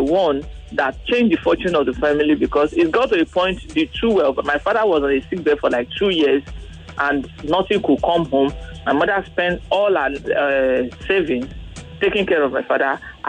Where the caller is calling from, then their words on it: Ijanikin, Lagos, Nigeria; I'm calling from Ijanike.